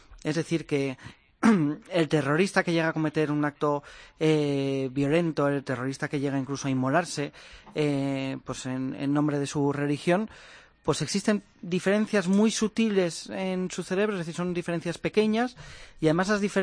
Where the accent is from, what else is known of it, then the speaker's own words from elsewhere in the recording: Bilbao, Basque Country, Spain; yo soy de Bilbao, y pues durante mi infancia, durante mis años de instituto, yo vivía muy de cerca pues todo lo que tenía que ver con la kale borroka